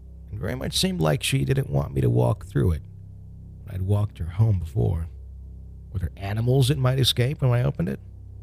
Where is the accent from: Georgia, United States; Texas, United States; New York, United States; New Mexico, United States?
New Mexico, United States; Albuquerque; as I grew up in North Valley, Albuquerque, New Mexico in the 80s.